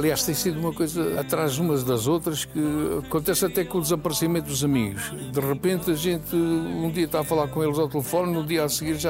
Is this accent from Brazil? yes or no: no; Coimbra, Centro, Portugal; born there; o Nando depois veio com 7 anos para fazer a primeira classe em Coimbra, onde nasci